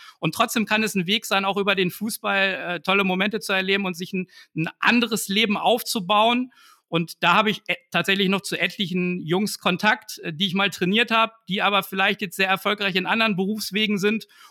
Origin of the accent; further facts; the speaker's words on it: Lower Saxony, Germany; Das war bei mir schon mit 5 in meinem Heimatdorf und Club. Das ist der TuS Grünplan, zwischen Hannover und Göttingen gelegen.